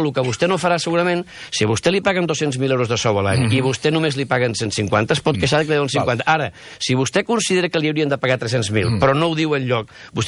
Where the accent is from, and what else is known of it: Catalonia, Spain; first language Catalan